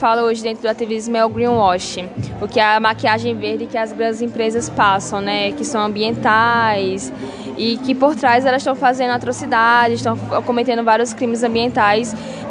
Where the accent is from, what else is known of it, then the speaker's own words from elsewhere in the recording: Campina Grande, Paraíba, Brazil; now in João Pessoa, Brazil; Eu sou de Campina Grande, natural de Campina Grande, mas eu moro em João Pessoa, na Paraíba, que são cidades ali pertinhas, uma da outra.